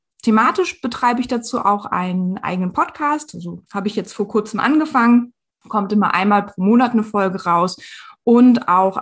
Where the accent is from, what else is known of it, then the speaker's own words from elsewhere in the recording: Northern Germany, Germany; born there; ich bin Ende 30 Jahre alt und ich wohne jetzt seit mehr als 15 Jahren im Rhein-Main-Gebiet, bin aber eigentlich ein gebürtiges Nordlicht.